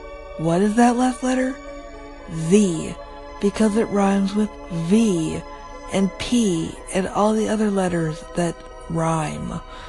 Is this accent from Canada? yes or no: yes; Canada; I'm from Canada, and I even say the answer is Z.